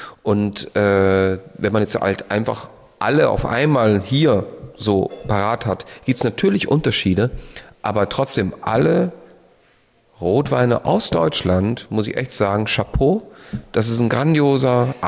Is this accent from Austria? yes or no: yes; Austria; Als Österreicher natürlich.